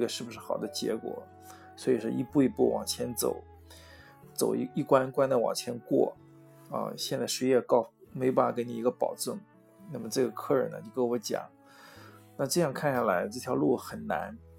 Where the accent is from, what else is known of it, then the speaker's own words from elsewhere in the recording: China; 因为我们中国人还是比较传统，希望有自己的血统血脉，